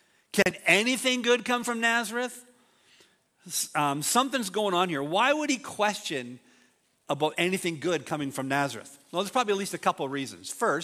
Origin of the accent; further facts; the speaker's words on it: Revelstoke, British Columbia, Canada; See, I'm from Revelstoke. Revelstoke.